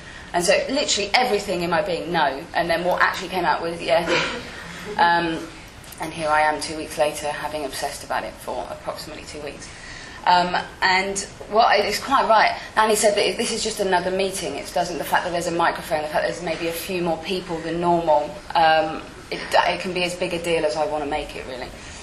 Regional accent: Weymouth, South West England, United Kingdom; I'm from Weymouth in Dorset. It's a little seaside town. And I moved away.

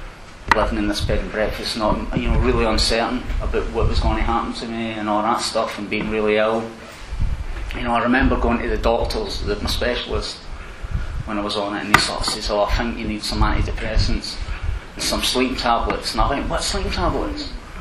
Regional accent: Scotland, United Kingdom; no, I'm Scottish. I'm not paying anybody any money back.

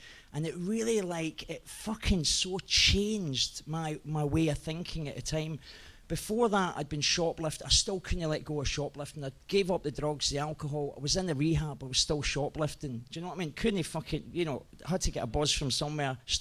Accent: Glasgow, Scotland, United Kingdom; I grew up in Glasgow.

